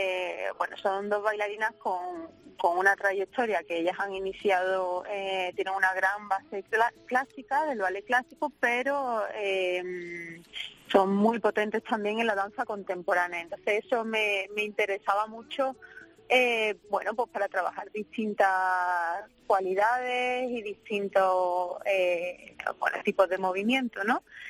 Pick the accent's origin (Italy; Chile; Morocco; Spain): Spain; Seville, Andalusia; para mí como sevillana, pues es muy importante